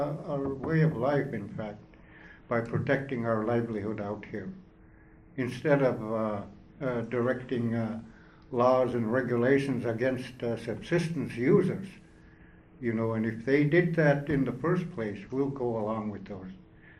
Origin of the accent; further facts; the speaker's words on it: Akiak, Alaska, United States; I'm from Akiak. I represent Akiak Native Community.